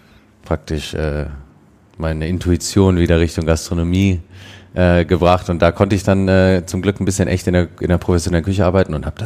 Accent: Düsseldorf, North Rhine-Westphalia, Germany; born there; Bin mittlerweile 33, bin geboren in Düsseldorf. War dann mal ab und zu kurz weg studieren, kurz weg auf Reisen und dann hat es mich doch wieder hier hingeschlagen

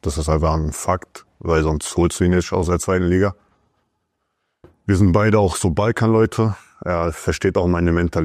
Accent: Frankfurt, Hesse, Germany; Also ich komme aus Frankfurt

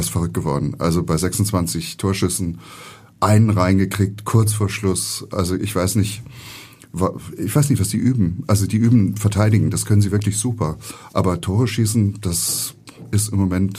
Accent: Tübingen, Baden-Württemberg, Germany; Also ich bin in Tübingen aufgewachsen und habe in München studiert, habe in Köln gearbeitet bei Flimm, habe viel in Berlin gearbeitet.

